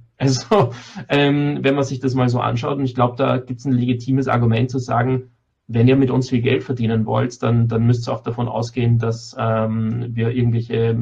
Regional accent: Austria

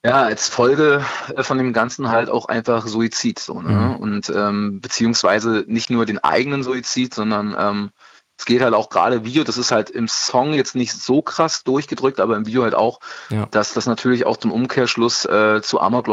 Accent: Berlin, Germany; also wir sind Berliner und also ich bin ja auch geborener Berliner und alles.

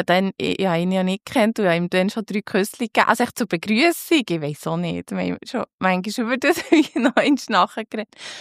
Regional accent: Bern, Switzerland; born or raised there

